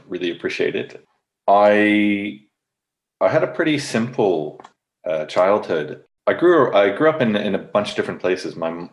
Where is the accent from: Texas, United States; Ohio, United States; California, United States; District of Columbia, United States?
California, United States; born there; I was born in California, and I think we spent about 3 weeks there before we drove across country because my father was stationed there during the Vietnam War.